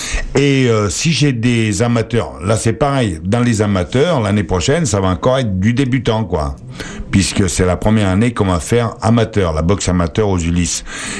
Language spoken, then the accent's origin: French; Italy; Enfin, il faut quand même que je dise que je suis italien